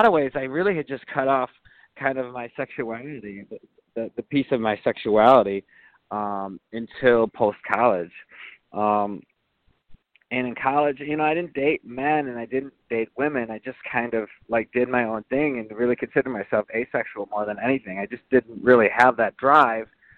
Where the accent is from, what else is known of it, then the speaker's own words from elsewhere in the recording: Wisconsin, United States; for me at the time growing up in Wisconsin, relationships meant children